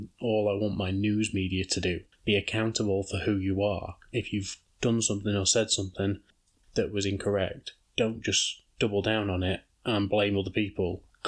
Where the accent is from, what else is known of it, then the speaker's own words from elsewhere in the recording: United Kingdom; being a Brit